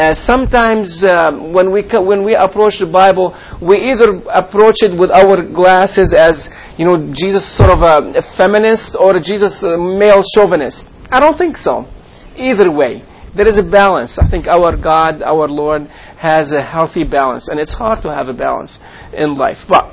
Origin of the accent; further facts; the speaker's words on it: Beirut, Beirut Governorate, Lebanon; moved away as an adult; now in Canada; And I stayed in Lebanon for 7 years. Tried to witness to my family, different things, faced a lot of difficulties. But I left Lebanon in 96, October 96.